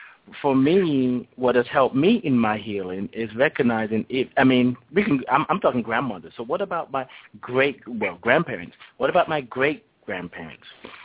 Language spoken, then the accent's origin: English; Nigeria; now in United States; I'm originally from Nigeria, and my story about honoring ancestors came in a roundabout kind of way. I think I'm learning more in America about honoring my ancestors than I did in Nigeria.